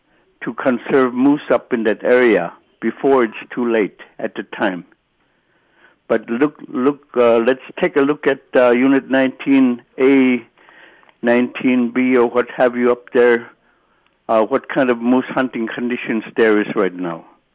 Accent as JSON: {"language": "English", "town": "Russian Mission", "region": "Alaska", "country": "United States", "said": "And I'm from Russian Mission, and I know what local people want."}